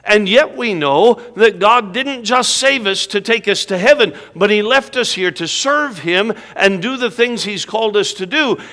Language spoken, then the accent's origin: English; Alaska, United States; also born or lived in Minnesota; I was born in Minnesota at a very young age. And we were in Minnesota a couple of years ago, and we moved to Alaska when I was just a year old. Minnesota was too nice for us, and so we headed somewhere colder. And so I grew up in Alaska, spent all my life in Alaska